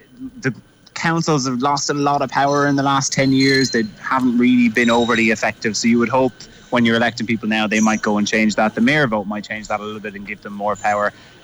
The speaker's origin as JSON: {"language": "English", "town": "Waterford", "region": "Munster", "country": "Ireland", "said": "I know I'm from Waterford myself"}